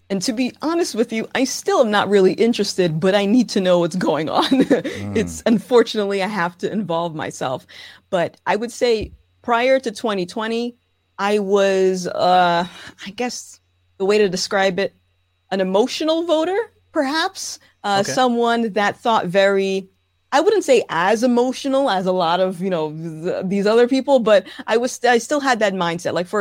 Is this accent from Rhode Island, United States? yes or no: yes; Rhode Island, United States; I am born and raised in Rhode Island.